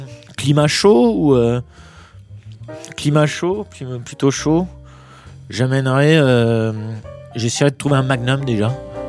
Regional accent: Centre-Val de Loire, France; Chez moi en Touraine, moi j'ai une belle collection de Vouvray

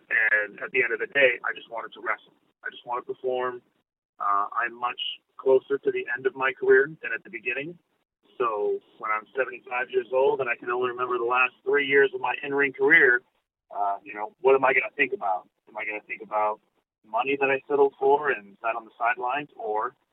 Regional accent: Canada; being a Canadian, it's massive.

